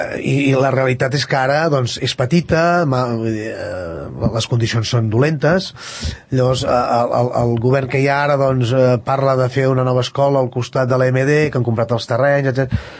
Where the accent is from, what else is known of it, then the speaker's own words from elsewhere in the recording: Sabadell, Catalonia, Spain; now in Sant Cugat del Vallès, Spain; jo vinc de Sabadell, i m'agrada sempre dir-ho, sóc sabellut, jo sóc el cinquè de 15 germans a Sabadell, i aquest any farà 25 anys que vinc a viure a Sant Cugat amb la meva dona, amb la Marta